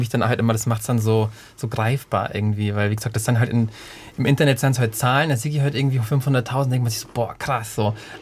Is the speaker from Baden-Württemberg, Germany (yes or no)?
no; Wolfratshausen, Bavaria, Germany; also born or lived in Penzberg / Eichstätt; now in Munich, Germany; Also geboren in Penzberg, dann nach Wolfratshausen gezogen, da aufgewachsen, ganze Kindheit lang verbracht und Jugend. Und dann kurzen Abstecher nach Eichstätt zum Studieren und dann wieder und dann nach München und da jetzt quasi fest.